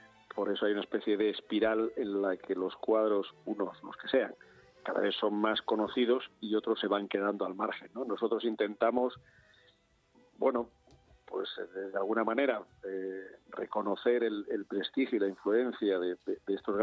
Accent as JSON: {"language": "Spanish", "country": "Spain", "said": "me considero un ciudadano español más en la media"}